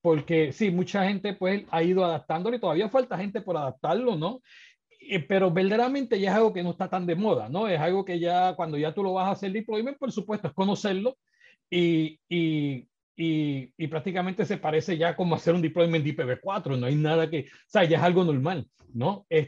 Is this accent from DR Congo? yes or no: no; Puerto Rico; moved away as an adult; now in United States; Yo soy nacido y criado en Puerto Rico, aunque vivo en Estados Unidos muchos años.